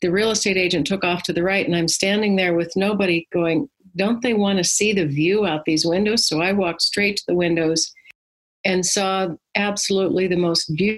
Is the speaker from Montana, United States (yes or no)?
yes; Montana, United States; now in Prescott, United States; I grew up in Montana, so I'm kind of a mountain, foresty, woodsy kind of girl. Prescott offered all of that without the cold and winter of Montana.